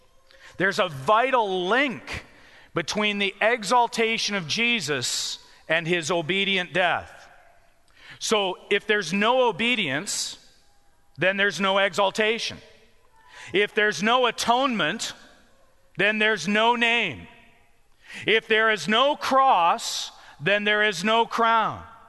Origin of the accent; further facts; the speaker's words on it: Canada; I'm from Canada. We're pretty low tech.